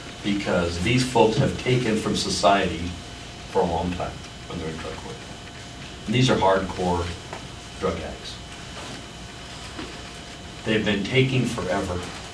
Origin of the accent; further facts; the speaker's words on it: Monmouth, Oregon, United States; You know, I've lived in Polk County my whole life. My mom lives in the same house I grew up in Monmouth, and my mother-in-law lives in Independence.